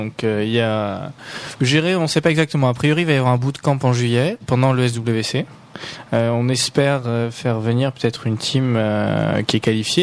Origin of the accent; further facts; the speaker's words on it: Corsica, France; moi, je suis du Sud aussi, je suis Corse.